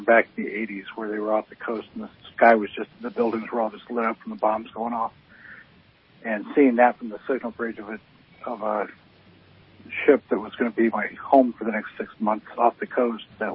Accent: Michigan, United States; also born or lived in Alabama; Yeah, I started traveling from birth, actually. I was born in Alabama, raised in Michigan.

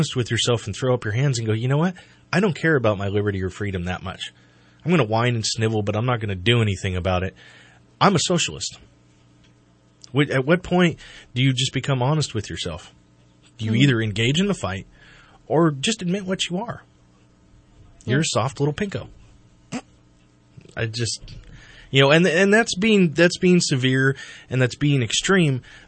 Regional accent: Ireland; I'm Irish. I have a racial handicap.

